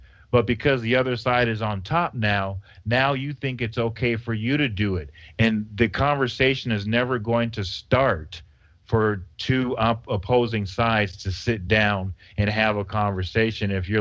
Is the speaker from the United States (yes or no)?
yes; Arizona, United States; I grew up in Arizona. I know what a real racist is.